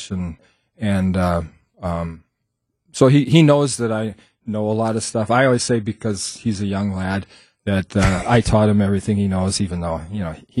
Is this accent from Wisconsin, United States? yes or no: yes; Milwaukee, Wisconsin, United States; I was born in Milwaukee, raised in Milwaukee.